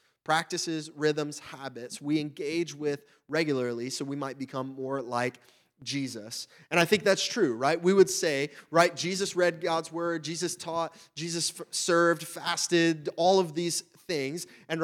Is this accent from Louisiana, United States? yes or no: yes; Louisiana, United States; now in Ohio, United States; So my wife and I, we moved here from Louisiana. I grew up down south in Louisiana.